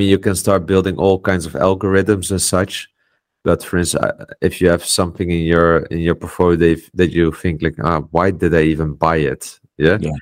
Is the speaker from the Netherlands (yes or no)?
yes; Netherlands; English is a second language; now in Poland; I live in Poland, but I'm from Netherlands